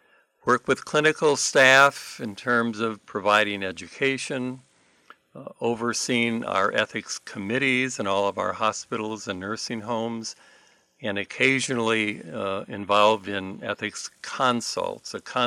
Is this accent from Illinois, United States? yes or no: yes; Rockford, Illinois, United States; also born or lived in Glen Ellyn; Rockford, Illinois, about 90 miles northwest of Chicago.